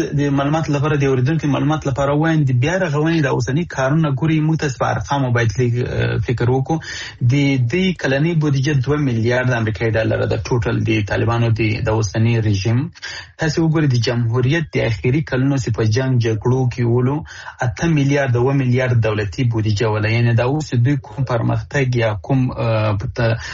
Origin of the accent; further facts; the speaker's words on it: Afghanistan; زه د افغانستان د یو بچی په صفت باندې، د دې وطن د یو زوی په صفت باندې